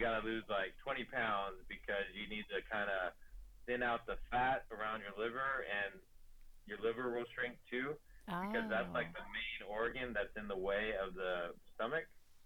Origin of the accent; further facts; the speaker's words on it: San Diego, California, United States; also born or lived in Denver; I was living in Denver, but I'm from San Diego, so I'm actually a California guy. And so I was kind of moving home.